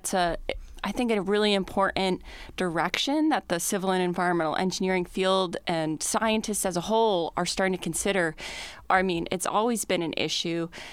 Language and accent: English; New England, United States; now in Missouri, United States; So I am not from the Midwest, and I came here. I'm actually from New England, and I'd never known about the mining activities in this area.